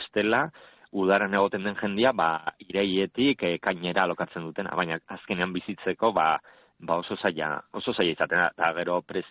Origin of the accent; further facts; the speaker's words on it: Gorliz, Basque Country, Spain; also born or lived in Gipuzkoa; ni Gorlizen bizi izan naiz, ba, txikitatik, jaio nintzenetik. Baina, bueno, ni azkenean familiakin bebai euskera zeiten dut, familia Gipuzkoan dakat, ni han jaio nintzen